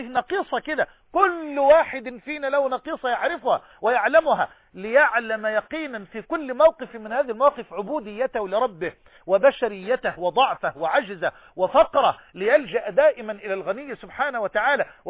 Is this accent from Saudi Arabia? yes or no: no; Egypt; بلهجتنا المصريين كمصريين